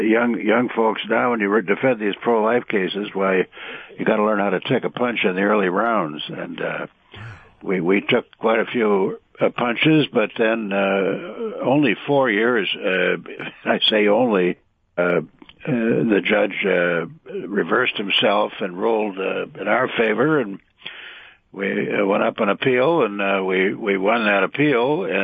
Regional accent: Chicago, Illinois, United States; I used to joke that I'm from Chicago, I do racketeering law

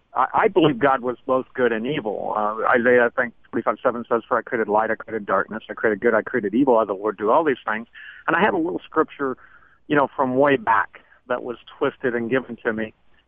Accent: Los Angeles, California, United States; I grew up in Los Angeles, California.

